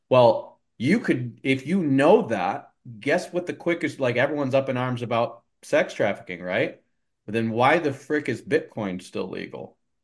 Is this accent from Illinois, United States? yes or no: no; Grand Rapids, Michigan, United States; so I grew up in Grand Rapids. There's a lot of Christian bookstores there